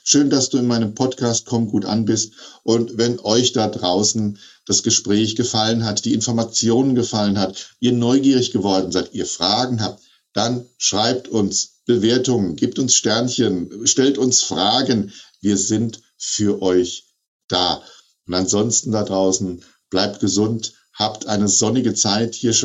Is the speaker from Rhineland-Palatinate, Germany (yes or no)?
no; Hesse, Germany; jetzt habe ich die 55 überschritten, aber ich sage immer, ich bin noch 15 im Kopf. Ich habe viel Scherz im Kopf, wie man so schön sagt bei uns in Hessen.